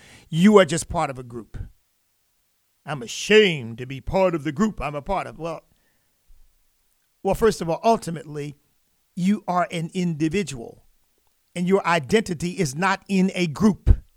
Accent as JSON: {"language": "English", "country": "United States", "said": "I'm not embarrassed to be American. I love my country. I'm thankful to God that I'm an American."}